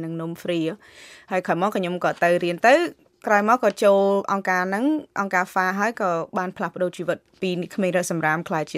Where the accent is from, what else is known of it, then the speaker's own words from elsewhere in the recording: Chanh, Battambang, Cambodia; now in United States; ការខ្ញុំនៅក្មេងខ្ញុំបានកើតនៅគ្រួសារក្រីក្រមួយនៅភូមិចាញ់នៅខេត្តបាត់ដំបង